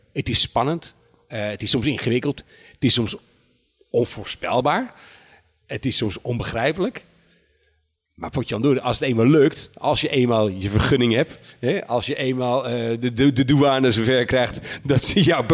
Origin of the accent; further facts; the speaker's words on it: Netherlands; now in France; We zijn nog steeds een beetje buitenlander, ook al woon je hier lang. Hou dat toch een beetje vast. We zijn Nederlander